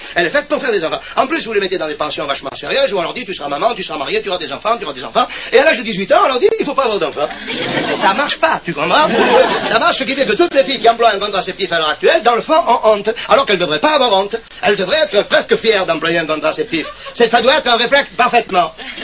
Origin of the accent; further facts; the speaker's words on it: south of France, France; autant vous dire tout de suite que je suis du Midi